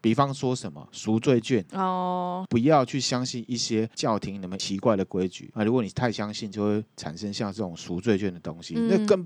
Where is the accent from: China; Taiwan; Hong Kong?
Taiwan; 就像我们台湾人会去问卜一样嘛。